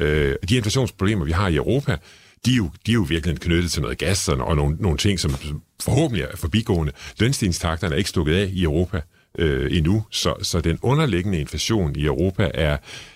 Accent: Struer, Central Denmark Region, Denmark; jeg kommer fra Struer

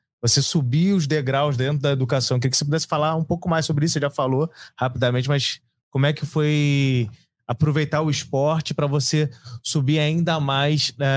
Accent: Macaé, Rio de Janeiro, Brazil; Eu sou de Macaé, né?

